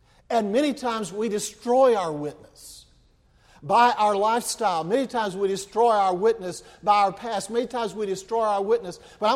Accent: Midland, Texas, United States; My wife grew up in Lubbock and I grew up in Midland, Texas.

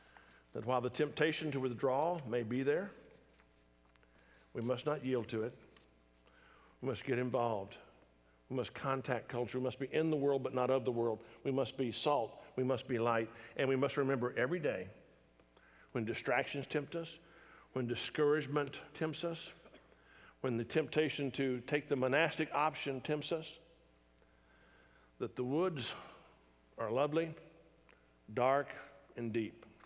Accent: United States; And so as an American, I'm tempted to be depressed.

